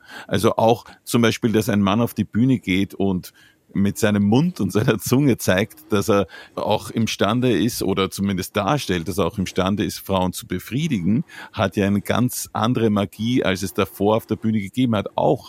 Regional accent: Austria; ich als Österreicher würde sagen, unter der Fuchtel.

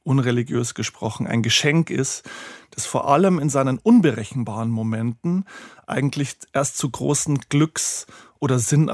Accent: Bavaria, Germany; ich bin im Bayerischen Wald, in Kleinstadt groß geworden

